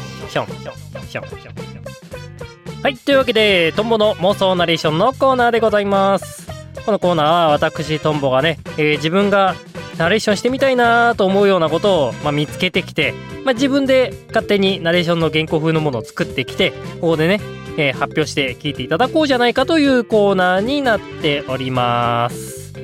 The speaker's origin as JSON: {"language": "Japanese", "region": "Hokkaido", "country": "Japan", "tie": "born or raised there", "said": "北国育ちでね、あったかいところへのね、憧れがすごいから。あの、寒いの苦手、北海道人なので、"}